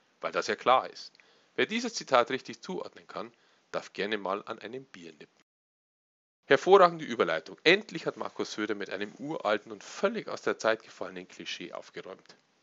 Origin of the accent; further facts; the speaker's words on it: Bavaria, Germany; gegenüber meinem Heimatbundesland Bayern